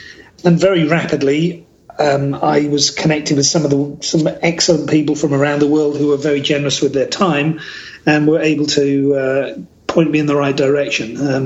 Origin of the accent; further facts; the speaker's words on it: United Kingdom; born and raised in the United Kingdom with a father and grandfather who were both horticulturists, grew up living on a nursery